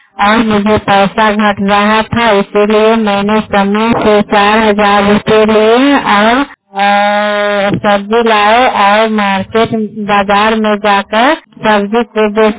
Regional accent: Bihar, India; मैं राधा समूह की सदस्य हूँ, नालंदा जिला है, मैं तो ब्लॉक से 14 की रहने वाली हूँ।

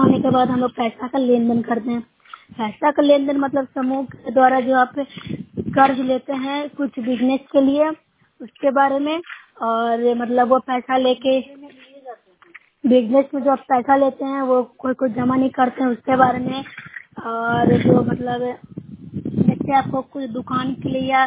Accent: Nalanda, Bihar, India; मैं नूरशहर प्रखंड से हूँ, जिले नालंदा के निवासी हूँ।

